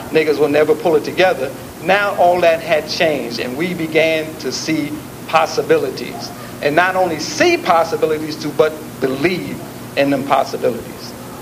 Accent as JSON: {"language": "English", "town": "Plainfield", "region": "New Jersey", "country": "United States", "tie": "born or raised there", "said": "Rebellion in my hometown, Plainfield, New Jersey. Small town, very racially divided."}